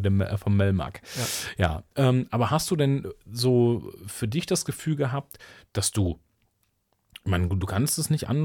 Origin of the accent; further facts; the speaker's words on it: West Germany, Germany; für uns Wessis natürlich auch immer eine interessante Story